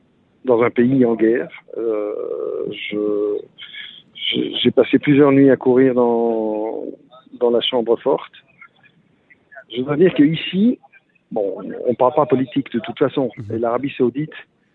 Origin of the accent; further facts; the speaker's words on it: Belgium; je viens ici en tant que Belge, pas en tant qu'Israélien, bien sûr.